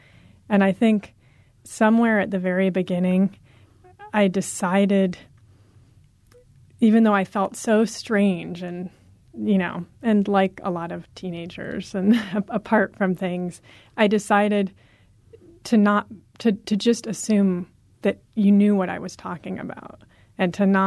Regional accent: Berkeley, California, United States; now in Portland, United States; I grew up in Berkeley, like actually a bigger, in a way, more complex city.

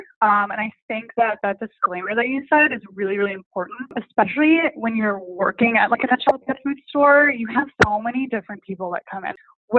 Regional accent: Milwaukee, Wisconsin, United States; I worked at a small natural pet food store in my hometown. I live in Milwaukee, Wisconsin. Go Packers.

